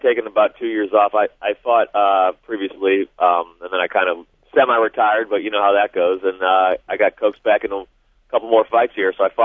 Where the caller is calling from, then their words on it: St. Louis, Missouri, United States; Hey, Brian. … in St. Louis.